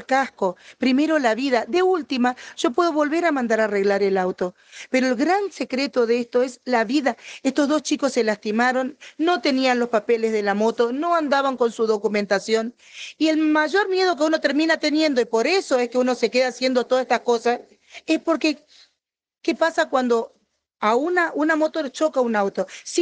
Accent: Marcos Paz, Buenos Aires Province, Argentina; yo soy de Marcos Paz, provincia de Buenos Aires.

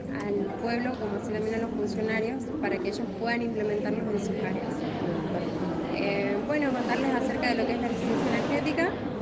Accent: Perico, Jujuy, Argentina; Sí, soy de acá de Perico.

